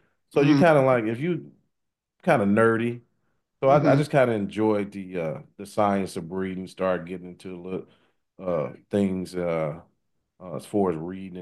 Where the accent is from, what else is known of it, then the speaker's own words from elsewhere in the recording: Arkansas, United States; moved in the area I am now, because I'm from Central Arkansas.